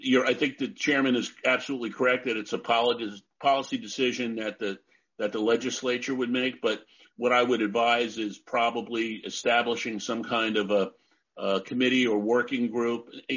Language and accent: English; Long Island, New York, United States; I'm from Long Island, from the east end of Long Island, where the five east end towns are actually